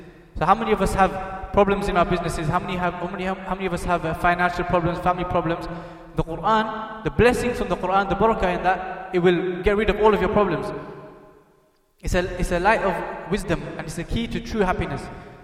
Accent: Bradford, Yorkshire and the Humber, United Kingdom; You know, I'm from Bradford, so, you know, I'm sure you all know Bradford.

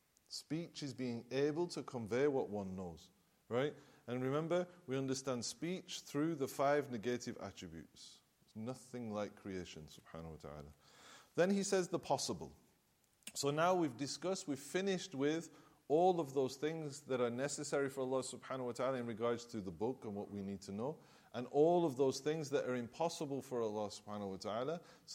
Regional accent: Blackburn, North West England, United Kingdom; So I'm new in Damascus, right? I'm from Blackburn, I'm from here.

